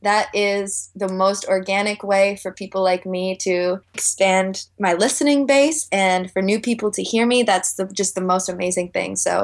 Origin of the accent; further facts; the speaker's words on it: Chicago, Illinois, United States; now in California, United States; Actually, no. I'm not a California girl. I am from Chicago. I just recently moved to California a few months ago.